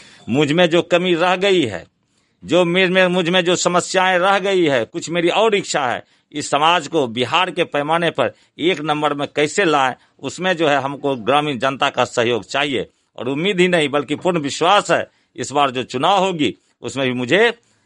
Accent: Vasdevpur, Bihar, India; उसमें मैंने कोशिश किया कि हमारा गांव जो इस बिहार राज्य के लेवल पर बदनाम था, ये वासदेवपुर पंचायत जिसमें शिशवा आता है, बरेटा आता है, पितौंझिया आता है, वासदेवपुर आता है, शिरनिया आता है, बदनाम था।

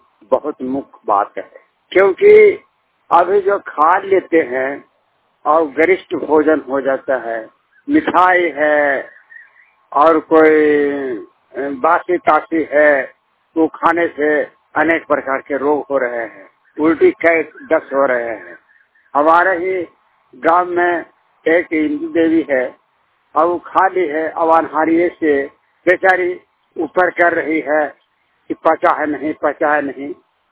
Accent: Bihar, India; नालंदा जिला के रहने वाला हूँ, सादीपुर का सीएम।

